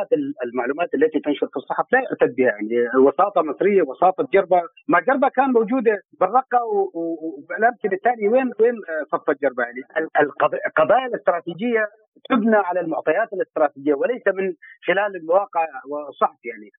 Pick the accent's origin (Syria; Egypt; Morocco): Syria; أولا كسوريين نأمل بعد كل الدماء التي أريقت